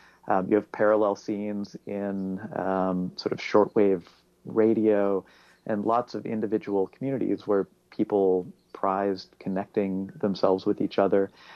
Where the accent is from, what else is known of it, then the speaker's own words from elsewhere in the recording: Lincoln, Nebraska, United States; I grew up in Lincoln, Nebraska, and joined bands and was part of the Nebraska music scene that kind of later exploded.